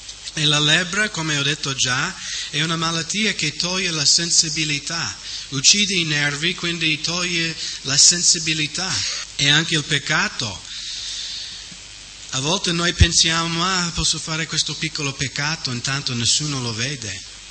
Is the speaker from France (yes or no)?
no; United States; E vedo come il mio paese, la coscienza del paese in generale si sta indurendo